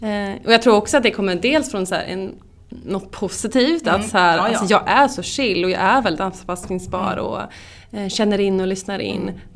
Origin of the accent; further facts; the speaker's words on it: Skara, Västra Götaland County, Sweden; now in Stockholm, Sweden; jag är från Skara, bor i Stockholm sedan 10 år tillbaka, bor väldigt mycket utomlands också.